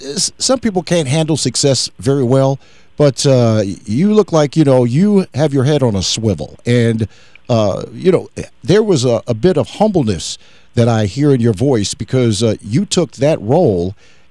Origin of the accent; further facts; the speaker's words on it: Ohio, United States; Now, Jamish, I wanted to jump to this because I grew up in the Miami Valley area, and I have you by a number of years, that's for sure.